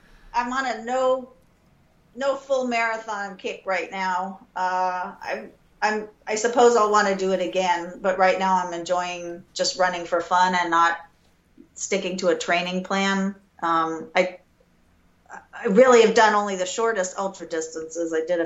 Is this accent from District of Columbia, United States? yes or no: yes; Washington, District of Columbia, United States; moved away as an adult; I grew up mostly in the Washington, D.C. area. My dad was in the Navy, so we moved around a bit and then settled there, and I was in high school there.